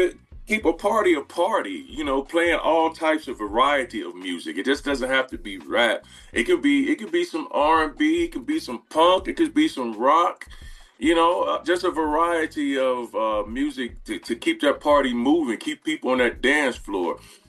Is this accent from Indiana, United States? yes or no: no; Dayton, Ohio, United States; now in Columbus, United States; I was the number one salesman in the district in Dayton, Ohio, my hometown.